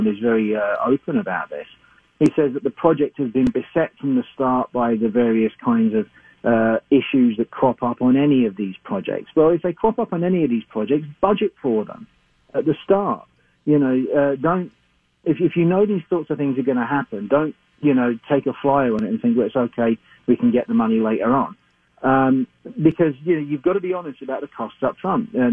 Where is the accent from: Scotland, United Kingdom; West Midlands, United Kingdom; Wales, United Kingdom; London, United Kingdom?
London, United Kingdom; accent: London; moved away as an adult; now in St. Paul, United States; I'm from London, you know, hence the accent. I spent most of my life there. I moved here coming up to 6 years ago.